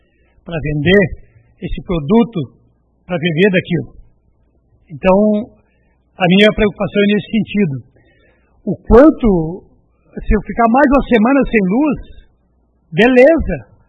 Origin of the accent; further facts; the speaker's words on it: Boa União, Brazil; Porque eu nasci e me criei na Boa União. Estou com quase 66 anos.